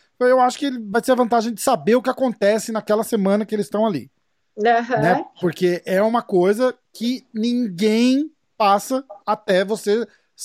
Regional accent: Brazil; eu principalmente sendo brasileiro e estando aqui, eu sinto muito o bloqueio

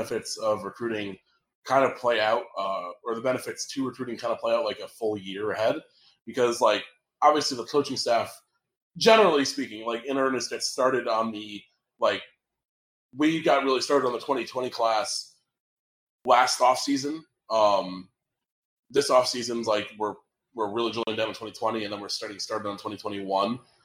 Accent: Stamford, Connecticut, United States; I did have a couple different things from Half Full Brewery in my hometown of Stamford, which were brought into the city.

